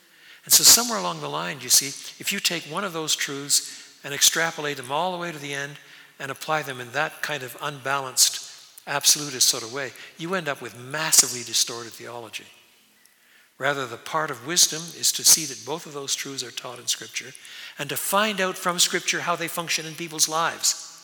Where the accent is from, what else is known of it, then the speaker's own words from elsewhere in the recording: Quebec, Canada; Well, I was brought up in French Canada. Canada is about one-third French, two-thirds English. I was brought up on the French part.